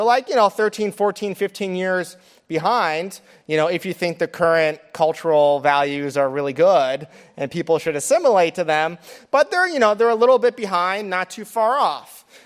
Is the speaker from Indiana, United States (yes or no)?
no; California, United States; That's one of the reasons why in my home state, I'm from California originally